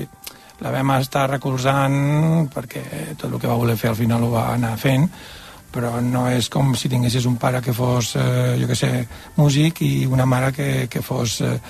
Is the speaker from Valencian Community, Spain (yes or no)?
no; Barcelona, Catalonia, Spain; nosaltres som de Barcelona, però estiuegem a Palautordera.